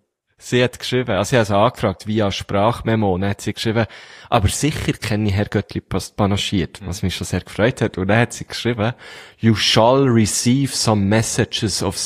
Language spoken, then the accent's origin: German; Switzerland; weil ich, als richtiger Schweizer.